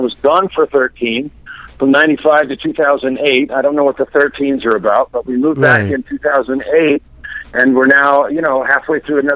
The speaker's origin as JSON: {"language": "English", "region": "California", "country": "United States", "tie": "born or raised there", "also_born_or_lived": "Utah / Idaho / Phoenix, United States / Canada", "said": "I was born in California, actually, in the Bay Area, and lived there for growing up, and then... I spent some time in Utah going to school, and I've worked in Idaho. I worked in Boise. I've been in Phoenix, like I said, for those 13."}